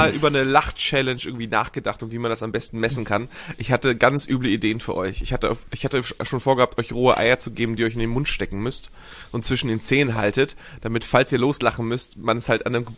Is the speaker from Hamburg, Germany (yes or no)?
yes; Hamburg, Germany; Als Hamburger Jung